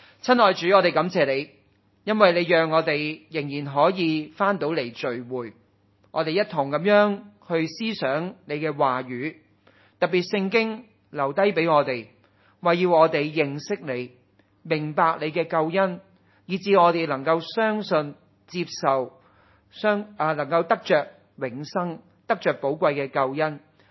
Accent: China; 我哋中国人呢好多而家拜緊嘅神其实係原本係人嚟㗎喎。

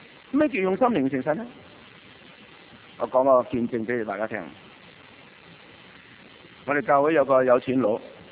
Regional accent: China; 但我哋中国人就系咁嘅喎吓

